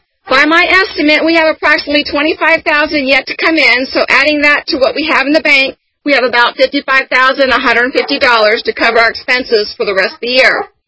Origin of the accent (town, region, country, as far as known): Mesa, Arizona, United States